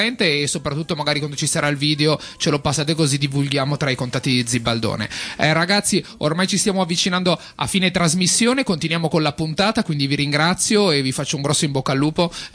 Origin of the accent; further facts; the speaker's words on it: Trento, Trentino-Alto Adige, Italy; anche io vengo da Trento